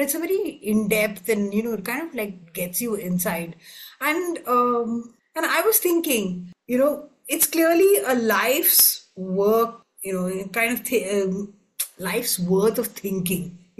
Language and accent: English; India; as an Indian who's grown up in India